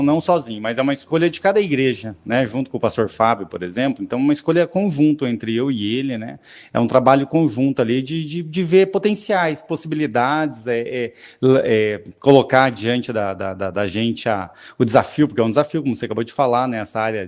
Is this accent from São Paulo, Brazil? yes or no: no; Santo Antônio da Platina, Paraná, Brazil; Inclusive, eu sou daqui, de próximo daqui, sou de Santo Antônio da Platina, natural de lá, né?